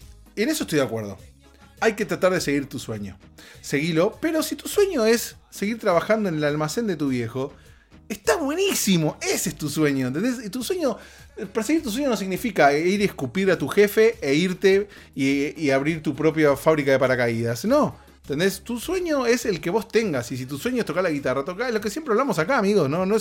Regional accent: Buenos Aires, Argentina; now in Los Angeles, United States; yo me vine de Buenos Aires acá a Los Ángeles, estaba ahí lejos de todos mis amigos, mis conocidos, mi familia

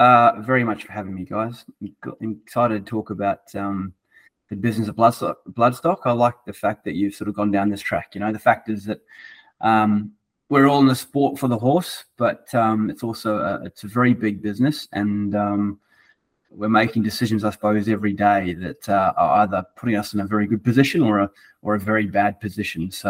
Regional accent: South Africa; born there; I was born in South Africa, obviously.

